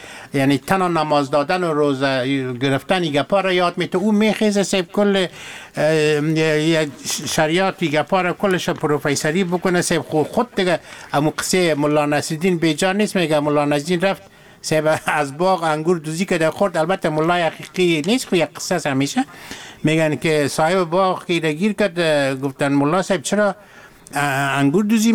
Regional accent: Afghanistan; ما از افغانستان هستم

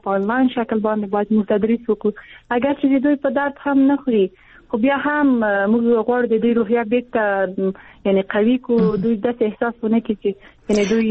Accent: Afghanistan; زه په افغانستان کې پیدا شوی یم زه د افغانستان یوه جلی یم

